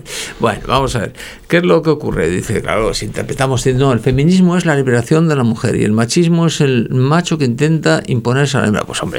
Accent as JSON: {"language": "Spanish", "town": "Oviedo", "region": "Asturias", "country": "Spain", "tie": "born or raised there", "said": "Yo soy de Oviedo, nací en un barrio no precisamente de lujo"}